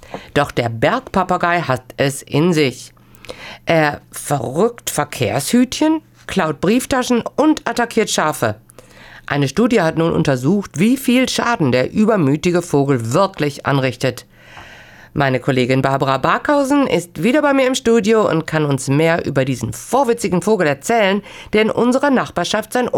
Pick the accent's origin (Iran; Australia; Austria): Australia; Mehr als bei uns in Australien?